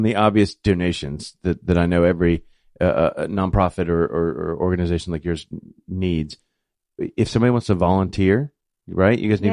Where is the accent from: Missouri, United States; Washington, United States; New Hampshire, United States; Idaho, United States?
Missouri, United States; St. Louis; I think I grew up in St. Louis, and we had something like